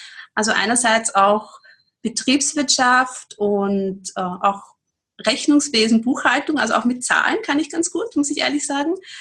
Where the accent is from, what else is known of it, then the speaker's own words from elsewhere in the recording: Austria; Also ich habe dann eben das nennt sich bei uns in Österreich Handelsakademie.